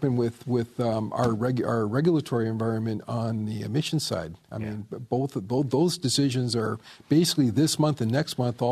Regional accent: Canada; But I remember a day, even though I grew up in Canada, I remember a day where you had California cars and 49 state cars.

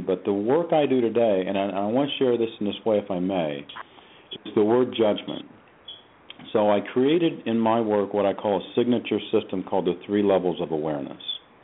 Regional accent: Ohio, United States; So as a little kid growing up in Ohio, I heard racial names and a number of things, you know, all through school and as an athlete, and it was hurtful.

